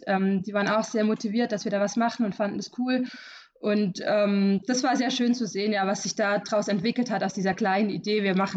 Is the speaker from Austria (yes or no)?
no; Bavaria, Germany; Bin gerade zu Hause bei meinen Eltern und habe Urlaub und genieße die Zeit im Allgäu.